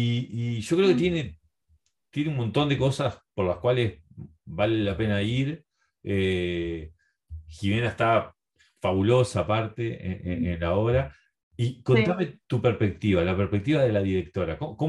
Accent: Montevideo, Uruguay; yo en realidad soy del Cerro y yo solo sé diferenciar del Cerro

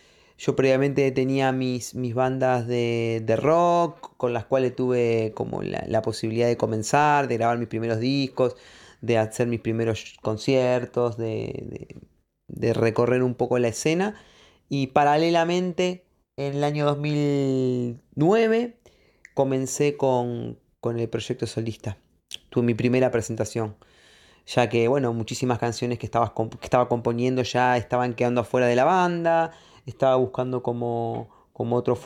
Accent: Campana, Buenos Aires Province, Argentina; soy un cantautor de Buenos Aires, Argentina, más precisamente de la ciudad de Campana, una ciudad que está a 80 kilómetros de capital.

